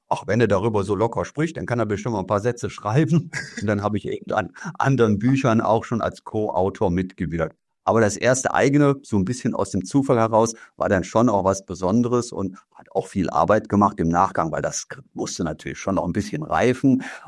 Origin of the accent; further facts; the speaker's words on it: Cologne, North Rhine-Westphalia, Germany; accent: Rhenish; Der eine oder andere mag es hören, ich komme aus dem rheinischen Bereich. Ich bin in Köln geboren und den Speckmantel von Köln im Handwerk aufgewachsen.